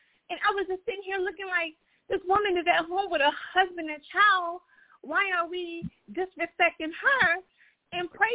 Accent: Florida, United States; I'm from Florida.

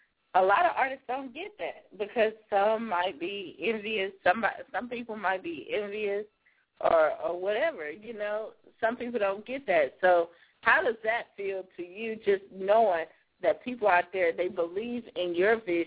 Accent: South Carolina, United States; now in North Carolina, United States; Well, I myself, you know, I currently live in North Carolina, but I'm originally from South Carolina, too, so I love to see that Carolina movement.

